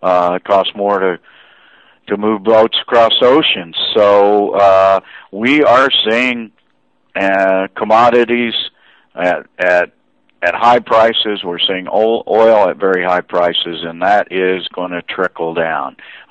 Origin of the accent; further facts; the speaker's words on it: United States; We're American guys, and we're looking at the price of gold.